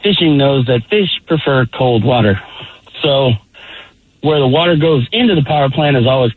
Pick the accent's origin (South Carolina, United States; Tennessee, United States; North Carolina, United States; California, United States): Tennessee, United States; So I grew up in Middle Tennessee, fairly close to one of the TVA power plants.